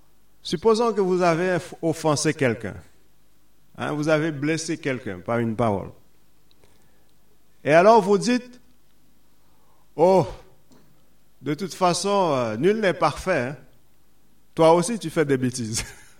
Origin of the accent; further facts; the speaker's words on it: Haiti; Je me rappelle quand j'étais petit, en Haïti